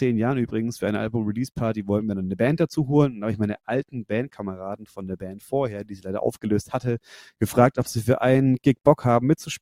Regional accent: Nuremberg, Bavaria, Germany; Wir kommen alle aus der Ecke Nürnberg-Fürth, also wir haben alle mal eine Zeit lang in derselben Straße in Nürnberg gewohnt

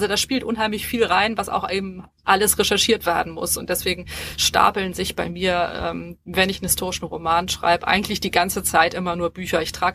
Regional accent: Hamburg, Germany; Ich bin Hamburgerin und habe auch in Hamburg studiert, ja.

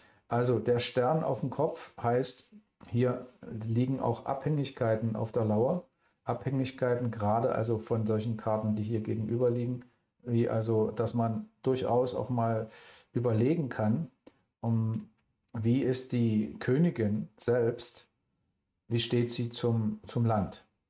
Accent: Germany; Und ich würde als Deutscher, übrigens muss ich ganz ernst sagen, also die Hauptstadt meiden.

